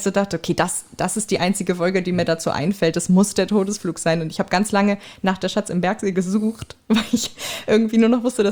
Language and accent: German; Lower Saxony, Germany; moved away as an adult; ich habe in Darmstadt studiert und ich habe vorher... Bevor ich da hingezogen bin aus Niedersachsen